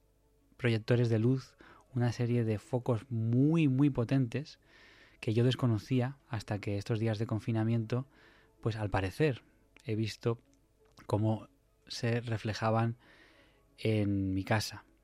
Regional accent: Madrid, Community of Madrid, Spain; en todo mi tiempo, que es desde que nací, que llevo en Madrid

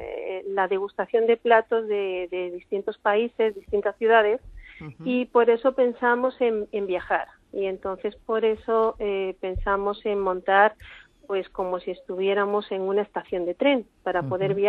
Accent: Córdoba, Andalusia, Spain; pues yo diría que es muy española y además de mi tierra, de Córdoba.

